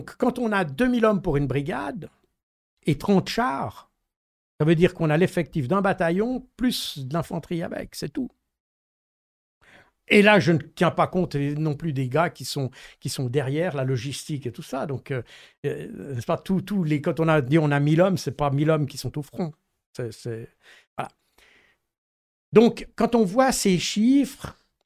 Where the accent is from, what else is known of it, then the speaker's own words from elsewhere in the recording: Switzerland; Donc chez nous, en Suisse, ce ne serait même pas un bataillon.